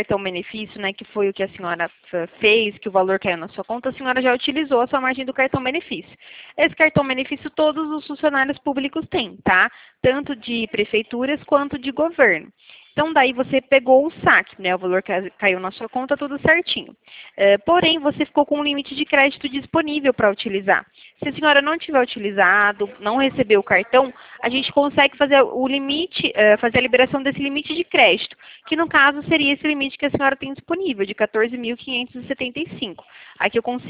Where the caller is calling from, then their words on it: São Paulo, Brazil; eu falo aqui de São Paulo.